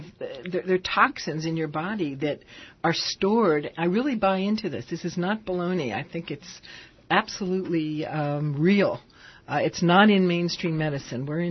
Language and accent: English; New York, United States; I love this station when I used to, I'm from New York.